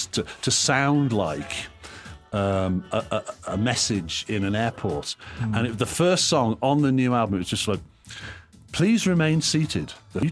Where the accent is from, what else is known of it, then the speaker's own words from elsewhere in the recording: England, United Kingdom; in the 70s, I was growing up in England where there was lots of unemployment, factories were shutting down, Everything was dirty and decaying.